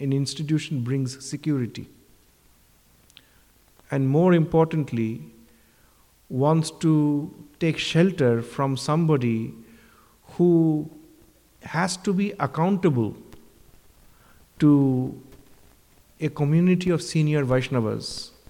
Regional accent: Kolkata, West Bengal, India; I grew up in Kolkata.

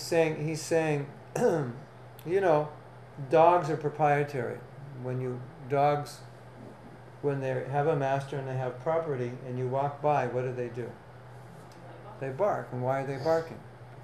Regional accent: United States; I grew up in America just at the time when there was still apartheid in America in some places.

